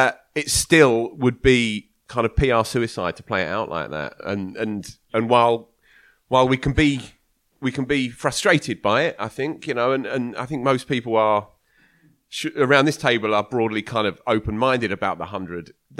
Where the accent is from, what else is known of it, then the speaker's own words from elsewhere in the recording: Chelmsford, East of England, United Kingdom; That's all I will say. I was there for Thursday and Friday. It's my hometown.